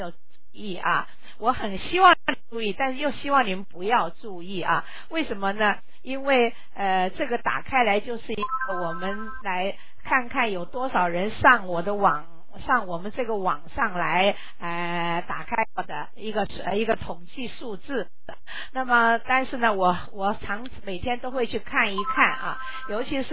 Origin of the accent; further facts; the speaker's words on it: Taiwan; 我从台湾来大陆的访问日志